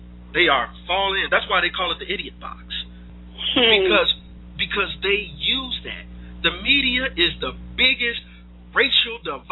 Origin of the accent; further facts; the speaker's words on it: Illinois, United States; But, come on. I'm from Illinois.